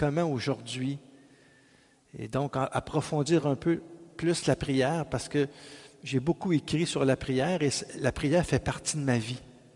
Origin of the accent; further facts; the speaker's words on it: Gatineau, Quebec, Canada; on n'est pas loin, on vient de Gatineau.